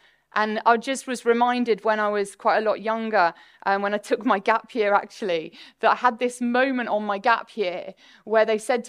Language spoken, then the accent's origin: English; North West England, United Kingdom; I mean, I grew up on the Wirral. It was a very, very nice upbringing, very sheltered near Liverpool, very blessed upbringing.